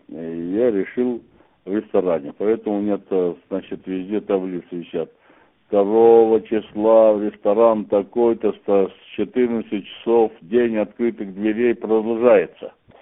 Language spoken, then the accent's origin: Russian; Kazakhstan; Так уж судьба мне сделала такой подарок, что в Казахстане я, как первооткрыватель космоса казах, я эти две даты отмечаю.